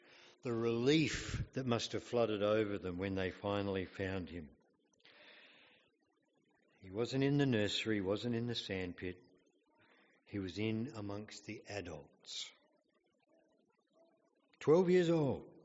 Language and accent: English; Australia; And I said, well, yeah, I'm lost. I'm from Australia.